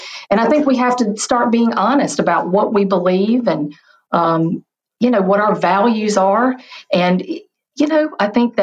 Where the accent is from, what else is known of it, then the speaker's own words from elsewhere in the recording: Georgia, United States; Yeah, so I'm originally from Dodge County in Georgia, which is South Georgia